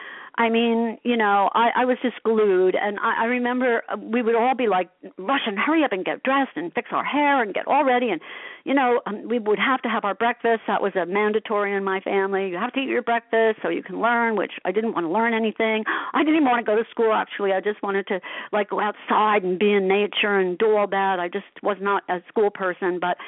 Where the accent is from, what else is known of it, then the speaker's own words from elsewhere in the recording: Asbury Park, New Jersey, United States; I'm currently working on a documentary of growing up in Asbury Park during the 60s and all about the music scene.